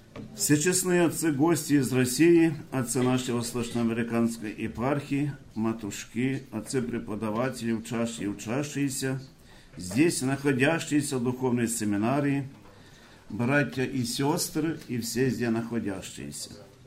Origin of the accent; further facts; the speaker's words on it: Ukraine; мы с Украины, мы знаем, как должен быть то митрополит